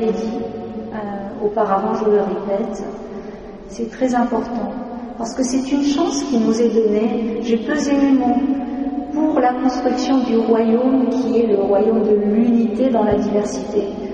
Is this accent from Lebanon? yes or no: yes; Lebanon; Et moi, en tant que Libanaise, enfin Libano-Allemande, mais Libanaise d'origine